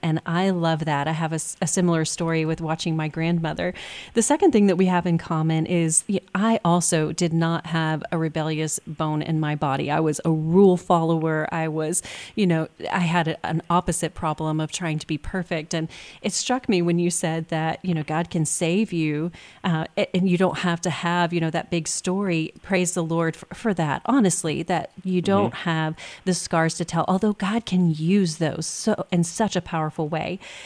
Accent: Texas, United States; And No judgment from this Texas girl.

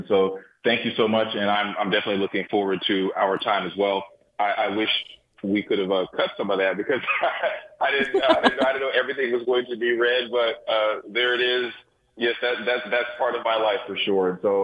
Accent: Bryan, Texas, United States; I was raised in Bryan, College Station, where Texas A&M is at.

